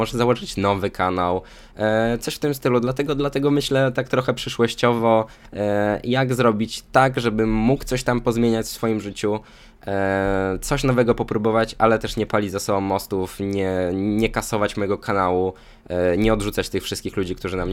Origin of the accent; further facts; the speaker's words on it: Podlaskie Voivodeship, Poland; now in Warsaw, Poland; czy mam wrócić na moje rodzinne, do moich rodzinnych stron na wschodzie Polski, Podlasie pozdrawiam, elo.